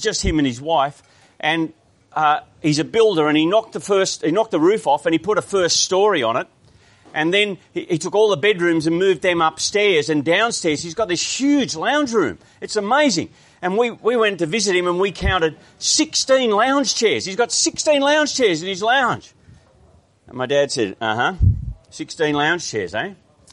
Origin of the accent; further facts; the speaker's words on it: Grafton, New South Wales, Australia; when I grew up in Grafton in the bush 50 years ago